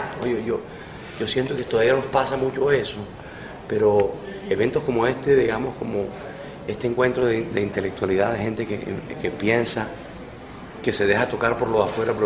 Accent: Colombia; sí como colombiano siento la necesidad de que exista esa búsqueda también al interior

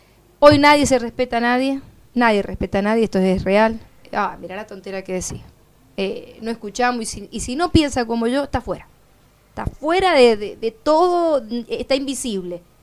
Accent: Argentina; por todo lo que nosotros, el argentino, tiene como costumbres argentinas, digo yo, como el identitario que tenemos todos los argentinos, ¿no?

